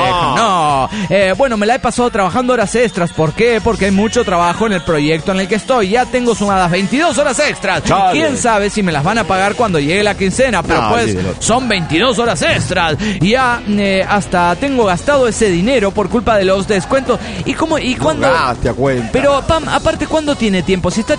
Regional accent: Querétaro, Mexico; de Querétaro, México.

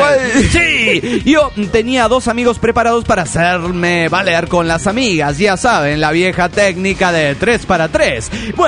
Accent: Parral, Chihuahua, Mexico; de Parral de Chihuahua, México.

